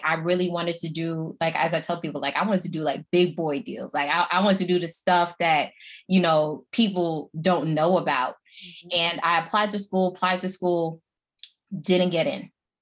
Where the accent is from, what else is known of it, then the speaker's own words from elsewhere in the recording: New York, United States; now in Texas, United States; So I'm like a New Yorker, like born and raised. And I said, you know what, let me move to Texas.